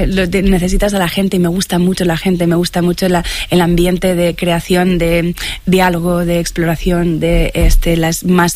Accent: Madrid, Community of Madrid, Spain; de venir a Madrid, al lugar donde yo nací, al lugar donde yo crecí, a este Madrid irreconocible

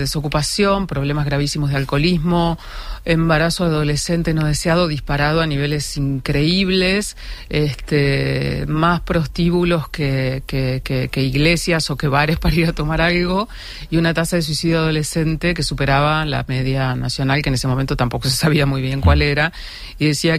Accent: Junín, Buenos Aires Province, Argentina; yo soy de pueblo, de Junín, provincia de Buenos Aires

